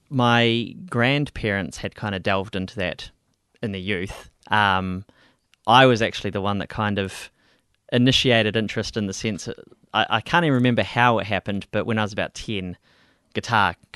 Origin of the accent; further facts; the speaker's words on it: Christchurch, Canterbury, New Zealand; So born and raised here in Christchurch. Homeboy in that sense.